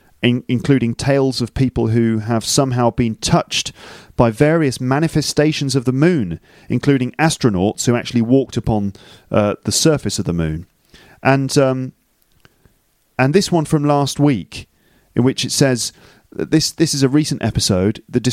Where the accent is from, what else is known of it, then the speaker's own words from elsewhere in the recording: England, United Kingdom; now in Paris, France; oh, look, yeah, I'm another English guy living in Paris.